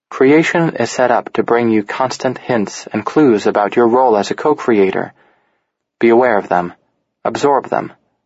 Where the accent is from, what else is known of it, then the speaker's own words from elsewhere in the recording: India; Growing up in India, I never met an enlightened person. My family was deeply religious, particularly on my mother's side.